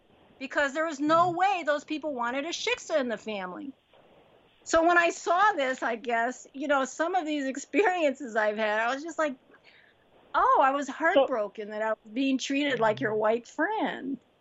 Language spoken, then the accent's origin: English; Haiti; I don't know how to braid hair, but I've seen how it's done because I'm from Haiti.